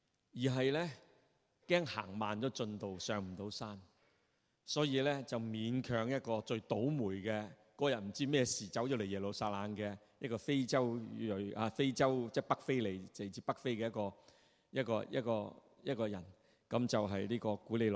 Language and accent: Cantonese; China; 正如我们中国人的六月飞霜，就是一场的冤狱